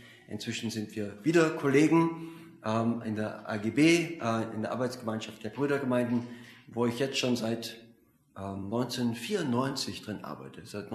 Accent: Austria; now in Germany; Meine Mutter kommt aus dem Rheinland, ich bin in Österreich geboren. Genau. Meine Eltern waren Missionare in Österreich und deswegen bin ich in Österreich geboren und aufgewachsen und bin auch nur Gastarbeiter in Deutschland. Ich bin Missionar in Deutschland von Österreich aus.

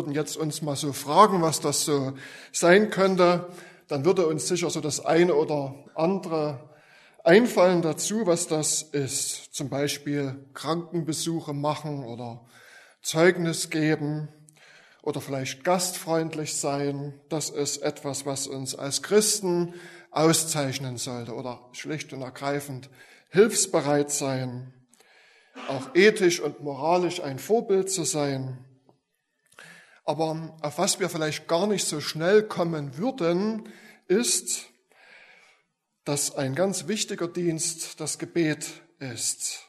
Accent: Oelsnitz, Saxony, Germany; von der Gemeinde, wo ich herkomme, Oesnitz im schönen Erzgebirge.

